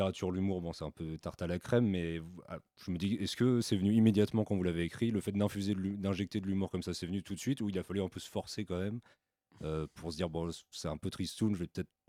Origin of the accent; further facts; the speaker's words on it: Paris, Île-de-France, France; J'ai un nom bulgaro-canadien, fait de deux blocs dignes de la guerre froide … J'ai grandi à Paris